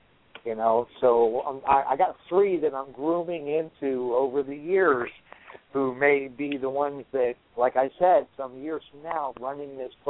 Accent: Florida, United States; I mean, that's the way I grew up in the Keys, and that's the way I grew up.

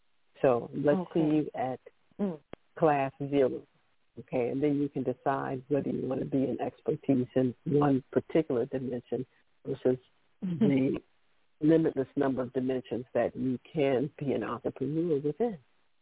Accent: Chicago, Illinois, United States; I grew up there in Chicago, as a matter of fact. So Chicago has definitely played a major role in my evolution

